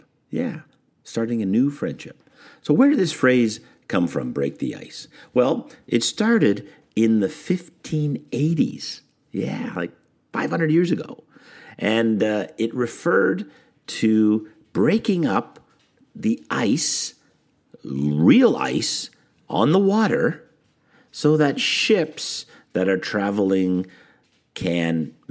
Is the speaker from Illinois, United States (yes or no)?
yes; Schaumburg, Illinois, United States; That's my hometown, not Toronto.